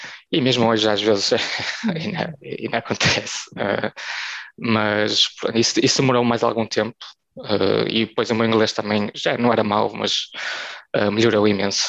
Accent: Portugal; now in Ireland; o sotaque aqui é um bocado diferente do que nós poderíamos estar habituados em Portugal

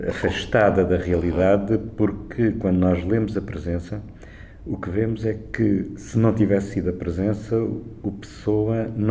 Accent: Algarve, Portugal; born there; é onde eu nasci, não é? Portanto

